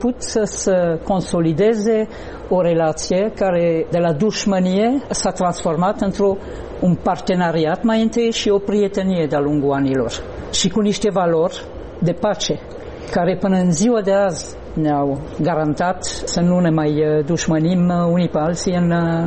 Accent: Grand Est, France; Romanian is a second language; Eu sunt originară din Alzacia, m-am născut în Alzacia

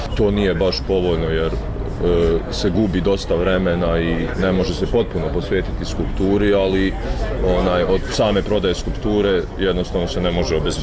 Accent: Bosnia & Herzegovina; kod nas u BiH

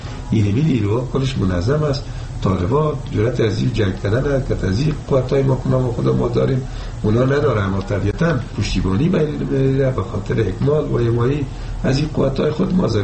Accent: Afghanistan; ما افغان هستیم

